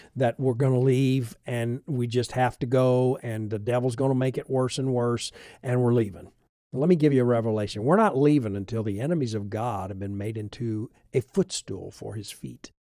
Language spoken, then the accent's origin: English; United States; Before I'm an American, I'm a Christian, and I have to answer to Jesus Christ.